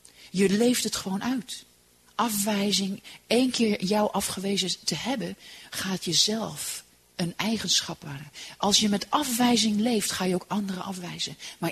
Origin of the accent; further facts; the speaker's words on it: Poland; Dus en ik ben in Polen opgevoed.